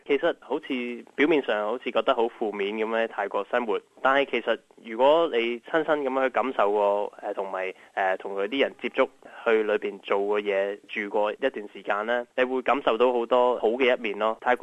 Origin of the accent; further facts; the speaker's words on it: Australia; 但係我係一個外籍人啦，我係澳洲人，係可以去泰國教英文。